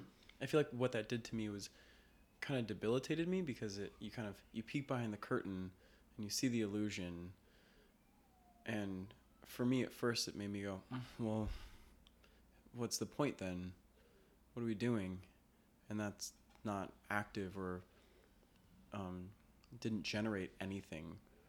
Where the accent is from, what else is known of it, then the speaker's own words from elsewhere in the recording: Denver, Colorado, United States; also born or lived in Los Angeles, United States; But also, I grew up in Denver and I was born out there too, in LA. So I don't know. I feel like it's kind of in my bones.